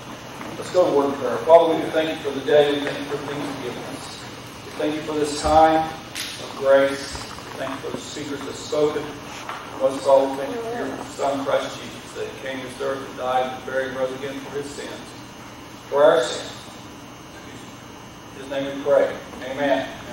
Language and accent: English; Virginia, United States; Now, I am from Virginia, so give me a little grace there.